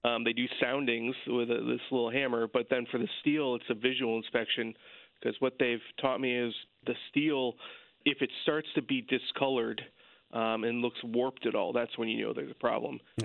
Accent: Torrington, Connecticut, United States; now in New Haven, United States; I am. I grew up in Torrington. I live in New Haven now.

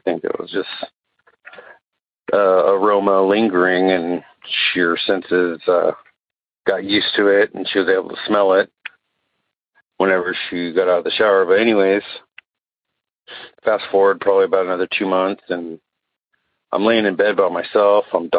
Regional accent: Willows, California, United States; now in Phoenix, United States; Live out here in Phoenix, but my experience happened in my hometown of Willows, California.

